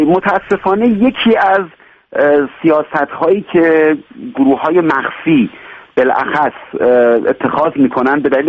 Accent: Iran; من ایرانی هستم

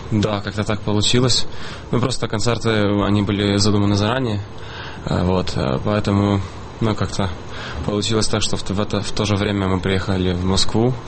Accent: Western Ukraine, Ukraine; мы парни из Западной Украины, тех, которых называют бандеровцы.

